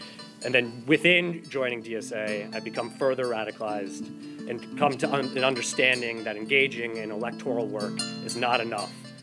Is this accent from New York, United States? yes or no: yes; New York, United States; I grew up in Westchester in a wealthy family that worked in finance.